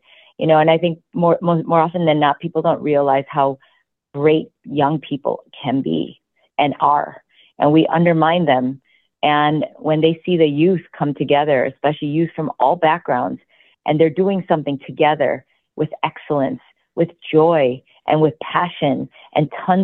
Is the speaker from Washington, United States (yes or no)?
no; Chicago, Illinois, United States; born there; I was born in Chicago, but of course of Korean descent